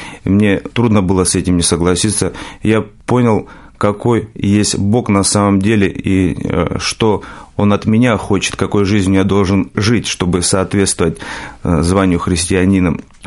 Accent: Georgia

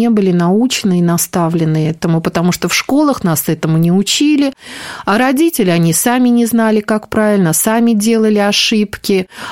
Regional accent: Moscow, Russia; born there; Родилась я в Москве, в хорошей благополучной семье

